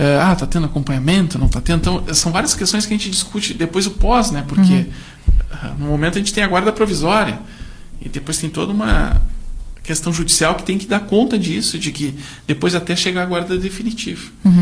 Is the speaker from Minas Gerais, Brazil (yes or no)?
yes; Lavras, Minas Gerais, Brazil; Eu sou de Lavras